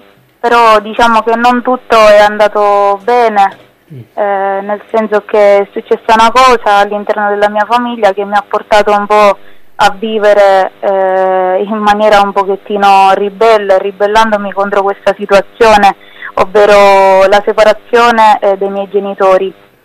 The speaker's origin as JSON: {"language": "Italian", "town": "Trapani", "region": "Sicily", "country": "Italy", "accent": "Sicilian", "said": "Io sono di Trapani, Sicilia."}